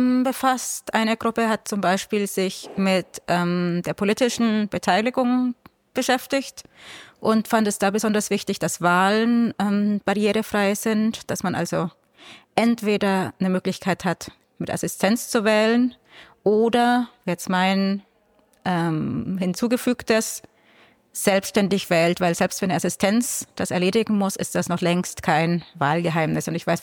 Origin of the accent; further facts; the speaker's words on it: Bavaria, Germany; born there; now in Chemnitz, Germany; Ich bin jetzt 45 Jahre alt, gebürtige Fränkin, lebe jetzt seit 5 Jahren in Chemnitz.